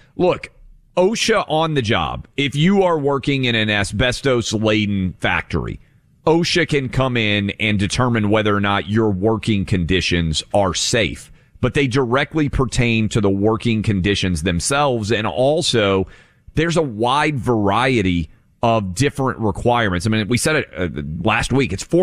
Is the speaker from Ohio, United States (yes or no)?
no; Tennessee, United States; My home state of Tennessee, where I am licensed to practice law, Sixth Circuit.